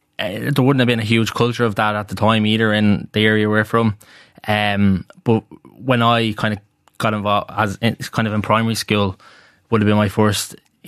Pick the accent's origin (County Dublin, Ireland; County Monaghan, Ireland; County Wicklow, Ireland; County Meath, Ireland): County Dublin, Ireland; Tallaght; Yeah, so I grew up in Talla. My man and I are both Talla heads, and we grew up kind of in an area just kind of West Talla, just on the periphery of Jobstown.